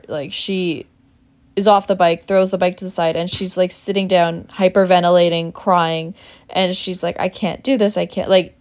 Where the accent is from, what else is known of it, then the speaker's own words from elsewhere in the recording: Canada; maybe this is me being an ignorant Canadian, but I feel like growing up in Canada